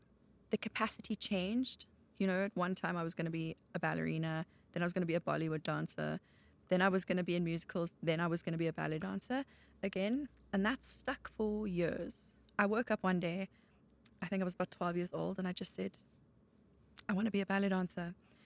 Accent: Craighall, Gauteng, South Africa; So I grew up in Craig Hall.

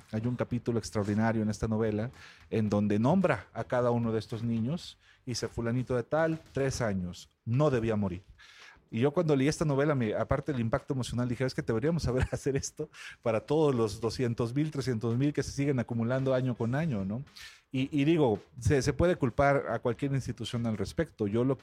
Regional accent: Jalisco, Mexico; Yo que vengo de Jalisco puedo decirles que tenemos ya varios años con una problemática de muertos espeluznante

